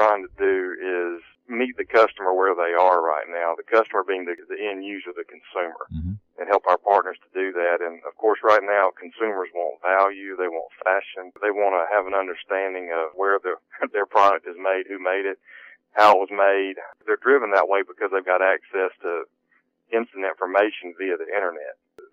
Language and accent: English; Athens, Georgia, United States; Reminds me, I grew up in Athens, Georgia.